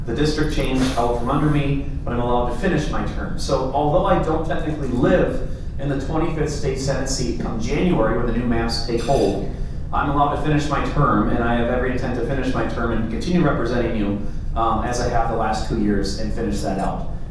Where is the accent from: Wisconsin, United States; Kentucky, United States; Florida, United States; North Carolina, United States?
Wisconsin, United States; Rice Lake; I'm from Rice Lake. I don't live in Rice Lake anymore, right?